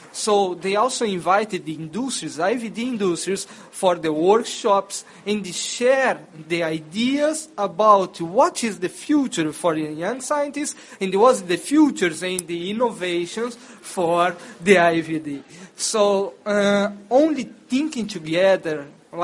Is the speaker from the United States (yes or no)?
no; Brazil; So I'm from Brazil.